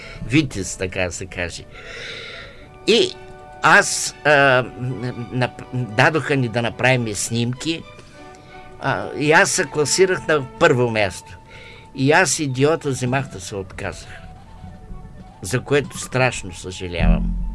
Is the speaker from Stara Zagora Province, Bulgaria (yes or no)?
yes; Stara Zagora Province, Bulgaria; Понеже аз съм от Казанлъшкия край, ами тогава цъфтяха розите, тогава розоварната ухаеше, цялото село миришеше на рози.